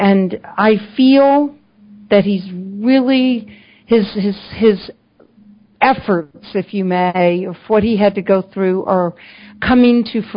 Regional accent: the South, United States; I am from the South, so sometimes I say things a little funny.

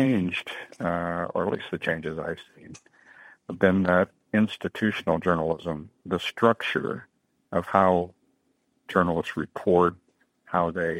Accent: Muncie, Indiana, United States

